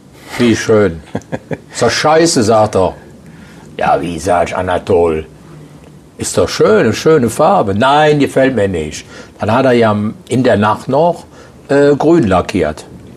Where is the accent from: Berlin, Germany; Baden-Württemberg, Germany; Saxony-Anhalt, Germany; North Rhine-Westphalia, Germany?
North Rhine-Westphalia, Germany; Aachen; Ich bin aus Aachen.